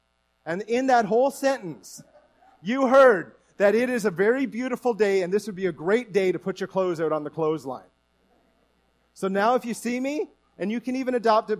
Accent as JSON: {"language": "English", "region": "Newfoundland and Labrador", "country": "Canada", "said": "As you know, I'm from Newfoundland, so I'm just going to give you a little bit of Newfie language this morning."}